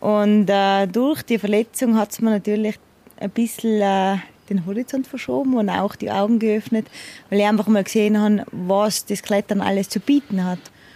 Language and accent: German; Strengen, Tyrol, Austria; also born or lived in Bludenz; Eigentlich bin ich geboren in Bludenz, im Vorarlberg, aber ich bin keine Vorarlbergerin, ich bin Tirolerin. Meine Mutter ist nur schnell auf Bludenz, hat mich auf die Welt gebracht und ist wieder retour gefahren. Und Strengen ist ein Bergdorf im Stanzertal.